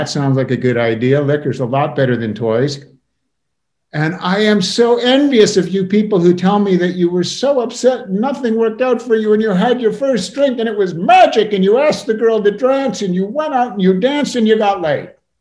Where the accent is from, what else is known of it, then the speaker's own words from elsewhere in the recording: Wisconsin, United States; We drink in Wisconsin. And I'm growing up in Wisconsin. The drinking age is 18.